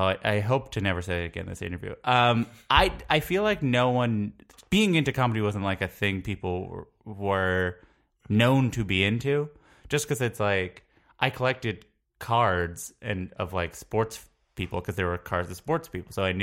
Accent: Long Island, New York, United States; also born or lived in Queens, New York; Long Island, New York.

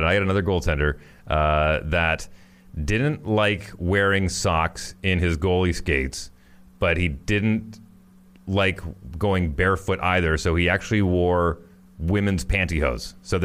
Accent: Fort McMurray, Alberta, Canada; there's guys that I played hockey with in my hometown in northern Alberta

